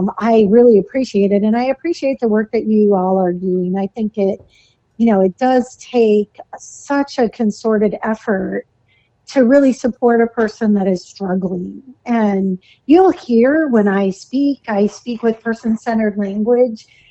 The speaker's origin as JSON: {"language": "English", "town": "Duluth", "region": "Minnesota", "country": "United States", "said": "I'm from the Duluth area."}